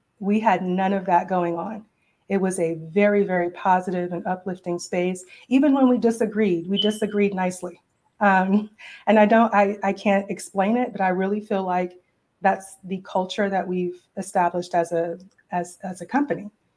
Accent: Dallas, Texas, United States; also born or lived in Birmingham; again, I've moved from Birmingham. I'm from the Dallas-Fort Worth area, but I hadn't lived here in 15 years.

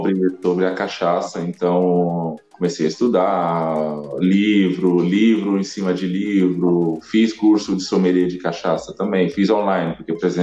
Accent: Goiânia, Goiás, Brazil; now in Italy; sou de Goiânia, aquele goiano do pé rachado, como assim? Tenho aí meus humildes 29 anos, trabalho como bartender aqui na Itália já tem bastante tempo

